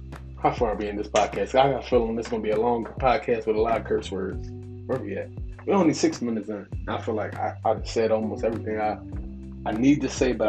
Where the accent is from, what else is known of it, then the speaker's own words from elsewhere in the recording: Philadelphia, Pennsylvania, United States; I grew up with sports camps and, you know, friends and fun times